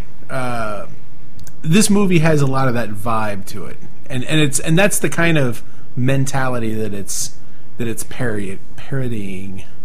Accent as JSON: {"language": "English", "town": "St. Louis", "region": "Missouri", "country": "United States", "said": "because we're from the St. Louis area, they have the St. Louis angle."}